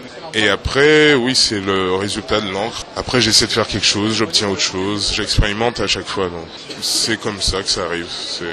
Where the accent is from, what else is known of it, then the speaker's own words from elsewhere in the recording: Guadeloupe; j'étais revenu chez moi, je viens de la Guadeloupe, et j'étais seul à un moment